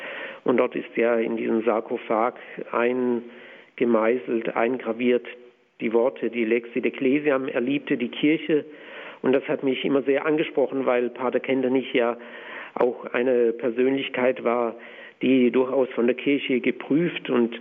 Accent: Waldkirch, Baden-Württemberg, Germany; wurde ich am 6. Oktober 1991 in meiner Heimatgemeinde in Waldkirch bei Waldshut mit 2 weiteren Mitbrüdern zum Priester geweiht.

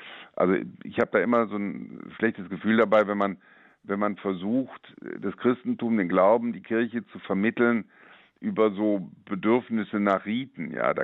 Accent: Bonn, North Rhine-Westphalia, Germany; Ich bin Bonner halt.

